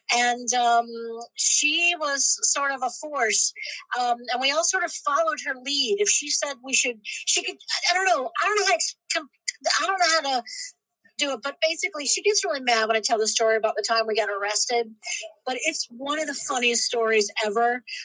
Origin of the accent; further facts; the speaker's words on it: Virginia, United States; I did. I grew up in Virginia. My family's from Virginia, sort of like, they can trace it back.